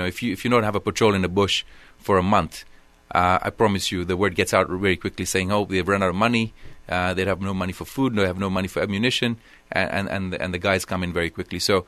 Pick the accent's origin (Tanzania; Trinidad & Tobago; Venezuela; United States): Tanzania; You know, I grew up in the Serengeti.